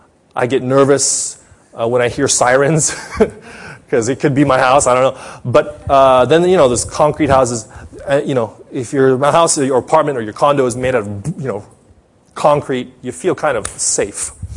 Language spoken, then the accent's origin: English; Los Angeles, California, United States; I'm from Los Angeles.